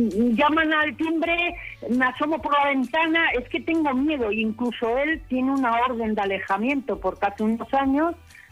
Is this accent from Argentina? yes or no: no; Basauri, Basque Country, Spain; now in Castro Urdiales, Spain; Hombre, yo soy de Basauri.